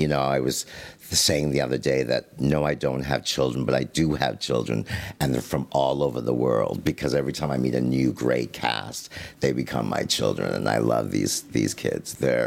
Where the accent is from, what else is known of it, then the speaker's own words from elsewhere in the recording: Canada; and I'm Canadian, so even in Canada